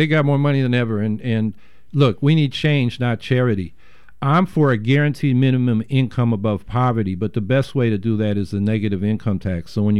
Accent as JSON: {"language": "English", "town": "Syracuse", "region": "New York", "country": "United States", "said": "I'm from Syracuse, New York. So I'm visiting here."}